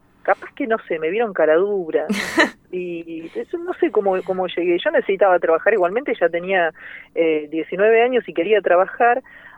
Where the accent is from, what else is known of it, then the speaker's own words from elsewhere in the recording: Rosario, Santa Fe, Argentina; así que yo me considero siempre rosarina. Cuando me preguntan, yo digo, yo soy rosarina.